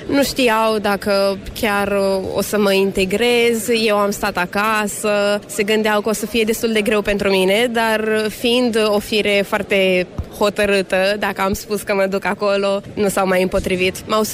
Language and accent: Romanian; Caracal, Olt County, Romania; Eu sunt din Caracal, iar unitatea este la Corlățel, sunt în jur de 130 de kilometri.